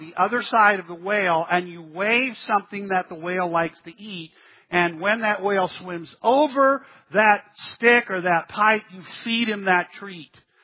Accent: Texas, United States; I grew up in South Texas, and the best hamburger in the world is made in Texas.

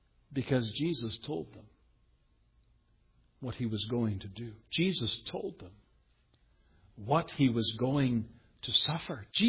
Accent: Ontario, Canada; now in Fraser Valley, Canada; I come from Ontario.

